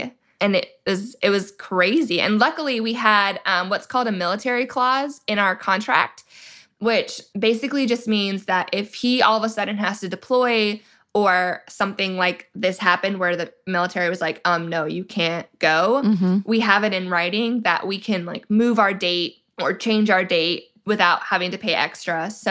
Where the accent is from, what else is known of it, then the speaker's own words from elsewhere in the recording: Georgia, United States; And we were getting married in my home state of Georgia.